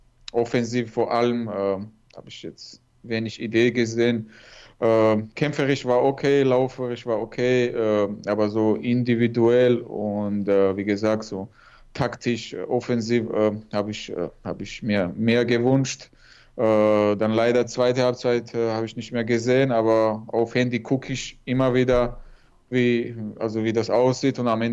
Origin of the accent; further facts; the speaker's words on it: Georgia; now in Germany; 1990 bin ich geboren und nach 2 Jahren oder 1 Jahr war das dann vorbei. Aber ja, ich bin stolzer Georgier auf jeden Fall.